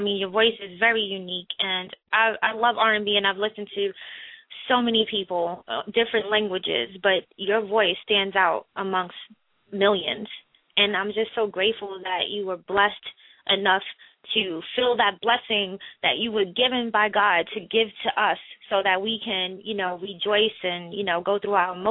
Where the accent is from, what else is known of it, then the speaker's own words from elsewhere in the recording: New York, United States; I'm from New York. So I'm based in New York.